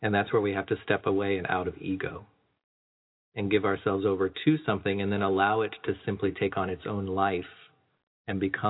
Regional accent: Canada; We are Canadian.

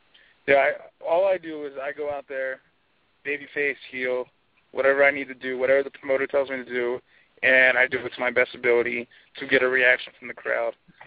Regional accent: Reading, Pennsylvania, United States; also born or lived in Lewistown; Pennsylvania, which is actually where I grew up. So it's that's a pretty big show for me because my hometown was Lewistown.

